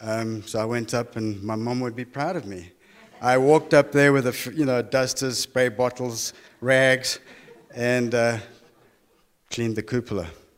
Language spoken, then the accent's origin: English; South Africa; moved away; I come from South Africa, and I was in corporate management